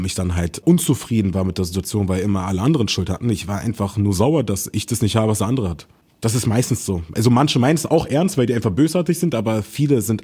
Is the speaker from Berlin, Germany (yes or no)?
yes; Berlin, Germany; ich bin in Berlin groß geworden